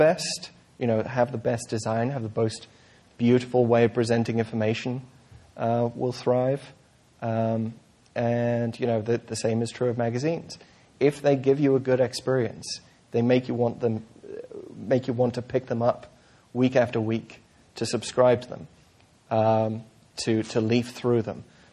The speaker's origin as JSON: {"language": "English", "country": "United Kingdom", "tie": "born or raised there", "lives_now": "United States", "said": "You know, you can tell from my accent, I'm not from around here. I grew up in the UK where we have, you know, roughly 10 national newspapers in cutthroat competition with each other at all times."}